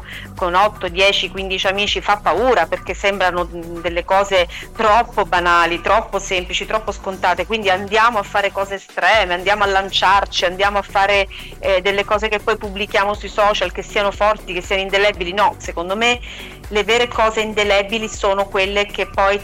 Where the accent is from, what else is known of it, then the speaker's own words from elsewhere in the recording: Sicily, Italy; Quindi siamo siciliani nel mondo o in Sicilia, comunque sempre.